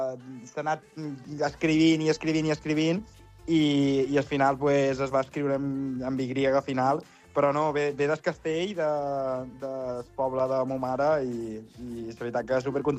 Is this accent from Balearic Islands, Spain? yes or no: yes; Balearic Islands, Spain; Vaig tornar a Menorca i a partir d'aquí, pues, de la meva illa i de ca meva, pues, he recuperat aquesta força